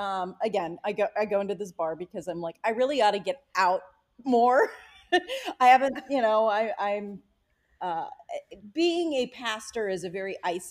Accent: Lincoln, Nebraska, United States; moved away; I'm from Lincoln, yeah.

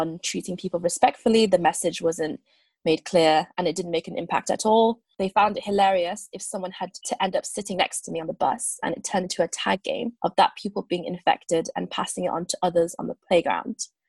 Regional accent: South East England, United Kingdom; In my hometown, a family had their car burnt and it had exploded. My family also knew them a little. And with my own family back in Kent

